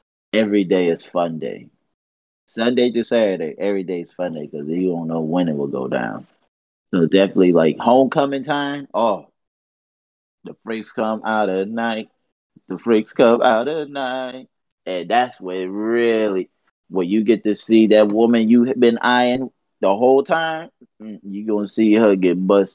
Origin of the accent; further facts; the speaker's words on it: Minnesota, United States; She was like, where are you from? I said, you know, I'm from Minnesota.